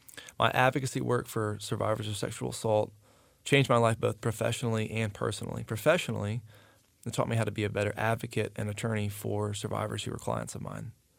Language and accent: English; Carrboro, North Carolina, United States; now in Hillsborough, United States; I grew up in Carrboro, went through the Chapel Hill Carrboro school system, graduated from Carolina with a business degree